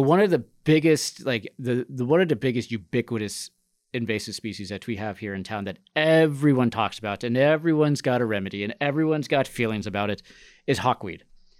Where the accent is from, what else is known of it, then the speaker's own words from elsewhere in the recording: California, United States; I'm from California. There's like 1,200 invasive species in California.